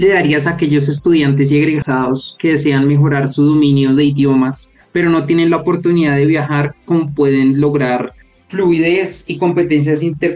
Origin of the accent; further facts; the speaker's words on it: Colombia; como colombianos, con relación a lo que dices, la empatía tiene un papel fundamental